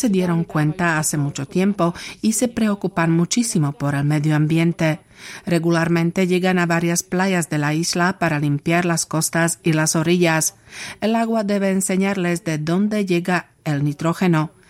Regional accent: Želiezovce, Nitra Region, Slovakia; Spanish is a second language; cerca de mi pueblo natal, Želiezovce, comenzaron a construir la central nuclear de Mochovce

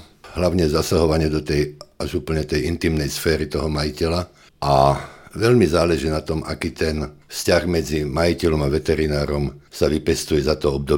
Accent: Turčianske Teplice, Žilina Region, Slovakia; Tak ja pochádzam v podstate z Turčianskych Teplíc. To je také malé mestečko, kde v mojom detstve to fungovalo jak dedina. Takže my sme mali aj malé hospodárske zvieratá doma, jednu kravu a kone. Proste vyrastal som v takom prostredí.

